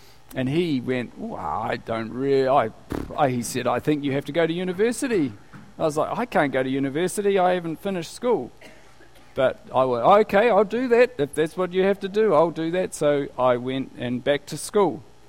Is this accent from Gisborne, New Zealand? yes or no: yes; Gisborne, New Zealand; Gisborne's my hometown